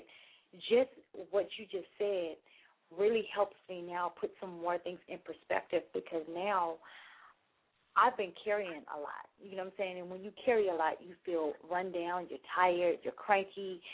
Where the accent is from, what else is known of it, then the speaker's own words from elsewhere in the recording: California, United States; now in Atlanta, United States; I am not from Chicago. I am from California. When I got to Atlanta and it snowed the first time, I freaked out.